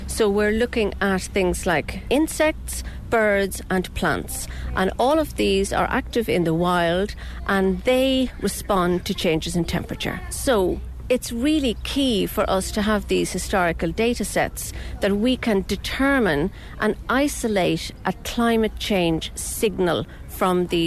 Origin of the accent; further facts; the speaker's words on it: Leinster, Ireland; I'm from the Cooley Peninsula in County Louth, and I grew up on a small farm there, so I was kind of always interested in conservation.